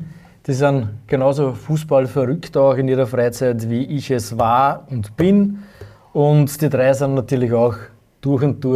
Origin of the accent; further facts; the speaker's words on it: Austria; natürlich hätte man das bei uns in Österreich auch gerne.